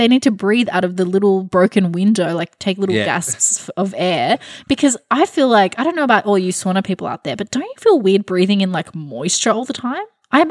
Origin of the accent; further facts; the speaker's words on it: Sydney, New South Wales, Australia; Like, just being stuck in Western Sydney for the first 18 years of my life.